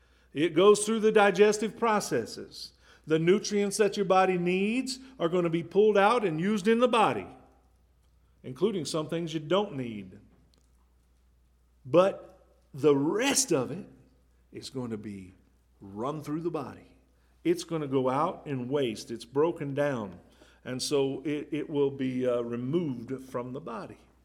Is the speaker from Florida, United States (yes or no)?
no; Kansas, United States; I grew up in Kansas. Most people up there said, "You guys."